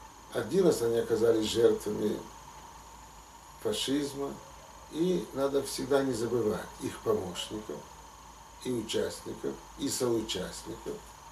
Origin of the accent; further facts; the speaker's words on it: Lithuania; Я вырос в Литве